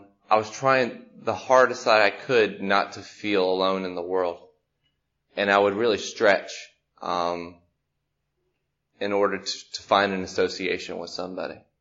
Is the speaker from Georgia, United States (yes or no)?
yes; Macon, Georgia, United States; born there; I was born in Macon, Georgia in 1980.